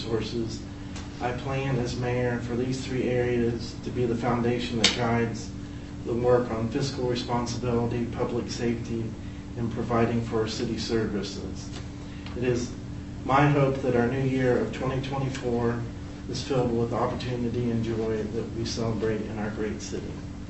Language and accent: English; Orrville, Ohio, United States; We live in a great city that I'm proud to call Orrville my hometown, and to be an alumni of Orrville High School